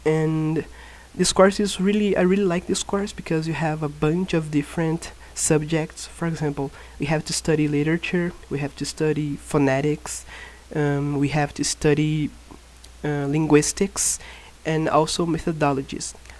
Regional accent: Curitiba, Paraná, Brazil; born there; English is a second language; I was born in 1994 in Curitiba, Brazil. I've been studying English since 2005

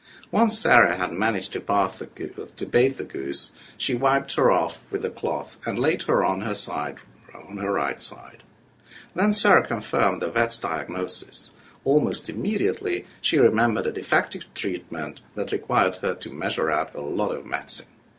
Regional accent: Hungary; also born or lived in Budapest; I was born in Budapest, but I was raised in the east of Hungary. And then I went back to Budapest after high school and did some study and work

